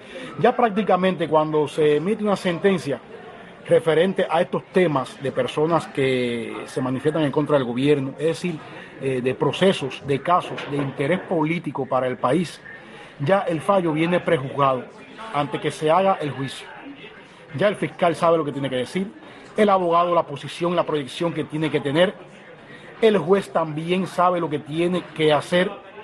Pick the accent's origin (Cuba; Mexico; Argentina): Cuba; En mi país, Cuba, es doloroso que estén ocurriendo estas cuestiones.